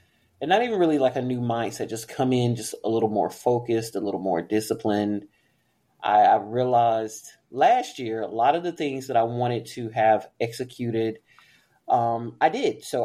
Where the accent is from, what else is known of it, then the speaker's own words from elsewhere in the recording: United States; So, listen, I'm Black American. I've been surrounded by violence my whole life, okay?